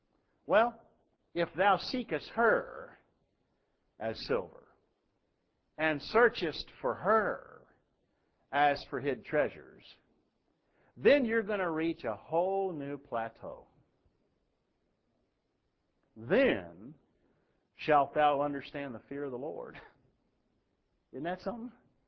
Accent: United States; Because I'm an American.

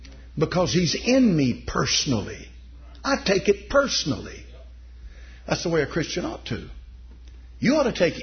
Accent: United States; So, you know, I'm an American.

